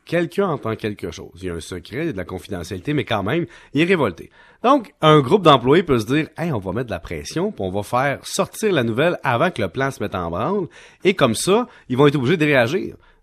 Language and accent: French; Quebec, Canada; faut s'avouer, en tant que Québécois